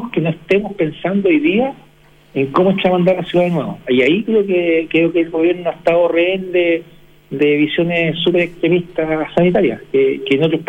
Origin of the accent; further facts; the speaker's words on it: Chile; Los gremios nuestros, como chilenos